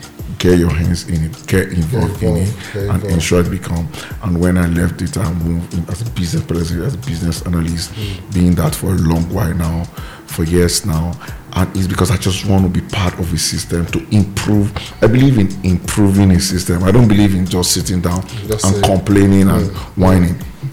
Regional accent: Nigeria; I would say I'm a proud Nigerian anywhere. Like, and being born in Nigeria, growing up in Nigeria, for someone like me, I had a lot of opportunity actually to leave Nigeria at a very tender age

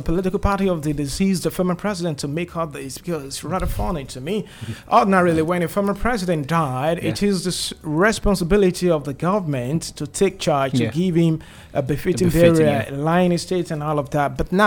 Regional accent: South West, Nigeria; I'm from Southwest, but my path in the Southwest of Nigeria also strayed into the Niger Delta. That's the coastal area of Ondo State

